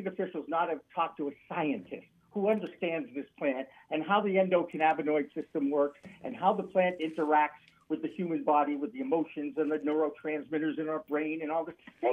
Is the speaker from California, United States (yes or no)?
no; Massachusetts, United States; Cause I think you mentioned I'm from Massachusetts, right? Okay, from New England.